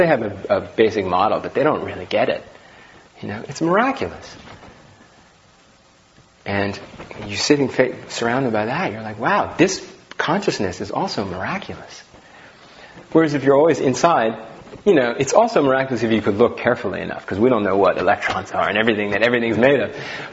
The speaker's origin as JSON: {"language": "English", "town": "New York City", "region": "New York", "country": "United States", "tie": "born or raised there", "lives_now": "Portland, United States", "said": "You know, I grew up in New York City, and my parents really liked dance, modern dance, you know, so we go to modern dance, and I really developed a taste for"}